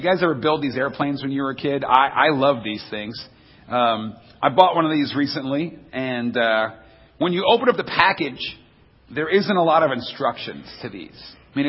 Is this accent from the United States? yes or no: yes; New York, United States; I grew up in New York. I grew up in a very Italian family in New York.